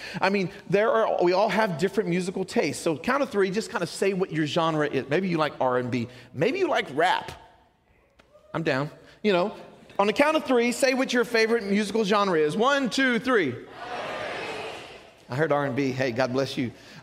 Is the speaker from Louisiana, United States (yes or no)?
yes; Louisiana, United States; I'm from Louisiana. We like our food shack.